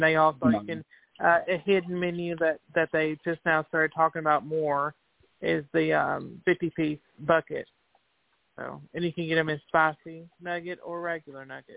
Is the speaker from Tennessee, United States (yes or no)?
yes; Tennessee, United States; Our area, yeah, our area where I grew up here in Tennessee, it was Hardee's.